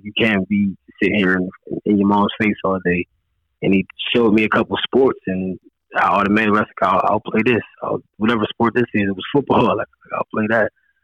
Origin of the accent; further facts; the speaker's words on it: Pittsburgh, Pennsylvania, United States; I mean, I'm from Pittsburgh, Randolph, but I'm Pittsburgh, Pennsylvania, man.